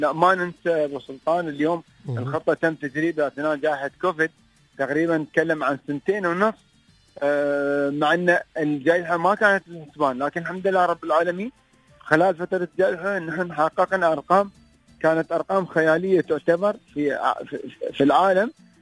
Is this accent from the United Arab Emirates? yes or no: yes; Dubai, United Arab Emirates